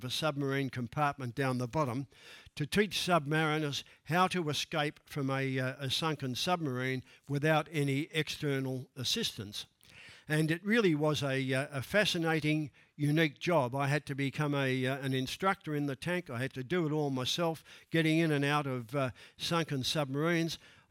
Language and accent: English; Melbourne, Victoria, Australia; born there; I was born in Melbourne into a very, very strong Catholic family.